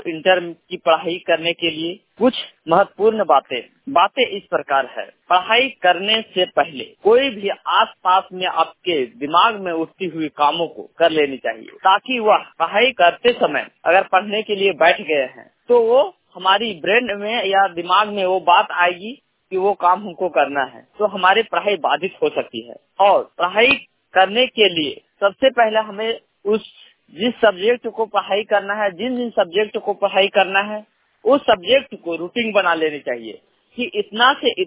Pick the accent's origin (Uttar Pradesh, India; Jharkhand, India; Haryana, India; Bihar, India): Jharkhand, India; Badam; ग्राम post बादम, थाना बड़का गांव, जिला हजारीबाग, राज्य झारखंड का निवासी हूँ।